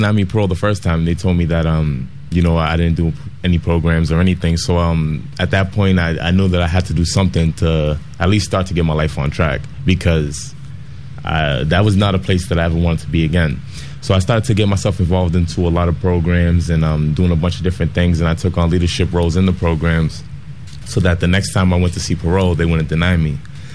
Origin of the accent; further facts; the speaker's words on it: Lowell, Massachusetts, United States; I was born in Boston. I grew up in Lowell for most of my life